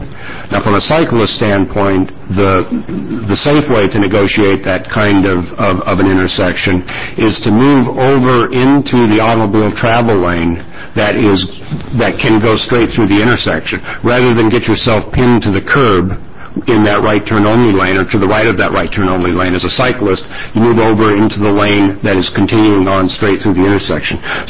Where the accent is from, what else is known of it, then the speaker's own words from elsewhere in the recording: Keizer, Oregon, United States; Actually, I'm from Kaiser. I ride into Salem fairly frequently.